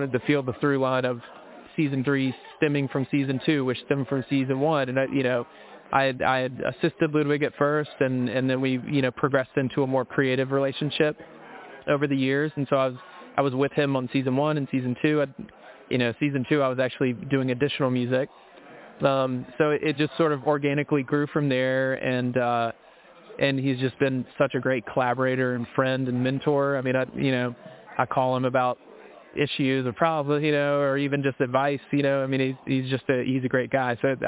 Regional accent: Mississippi, United States; we would go to this flea market I'm from Mississippi. We go to the flea market there

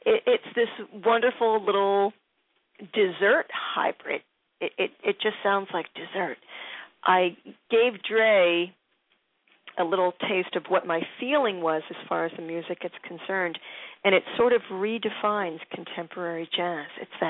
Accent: Pennsylvania, United States; Some of those songs that he was singing are part of the childhood that Rick and I had growing up in Pennsylvania.

